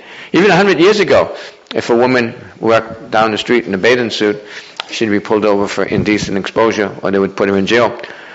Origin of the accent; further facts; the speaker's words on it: Boston, Massachusetts, United States; or even where I grew up in Boston, well, the Puritans and the Mayflower Compact and Bradford and that.